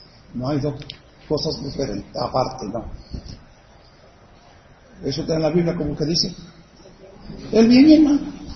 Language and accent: Spanish; Naguabo, Puerto Rico; Ahora yo digo, soy de Naguabo y ahí incluyo a todos los barrios del pueblo.